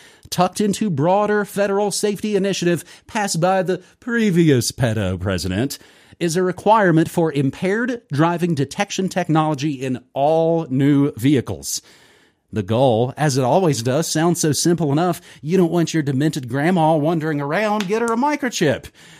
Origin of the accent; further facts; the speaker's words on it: East Coast, United States; I'm originally from the East Coast.